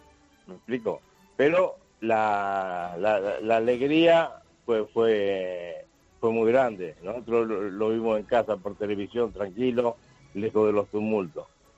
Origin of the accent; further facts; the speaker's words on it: Argentina; now in Spain; seguimos siendo pasionales como los argentinos.